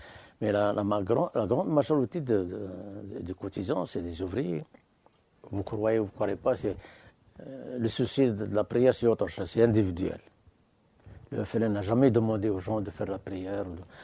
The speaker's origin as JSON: {"language": "French", "region": "El Oued Province", "country": "Algeria", "said": "Je suis originaire de Oued Souf, exactement dans un petit village qui s'appelle Kounine. Il paraît que je suis né en 1926, mais après, en 1958, ils ont changé, ils ont fait 1928."}